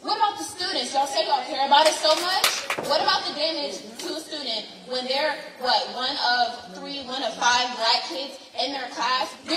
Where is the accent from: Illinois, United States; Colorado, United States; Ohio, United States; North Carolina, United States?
Ohio, United States; Cleveland; born there; So I was born here in Cleveland.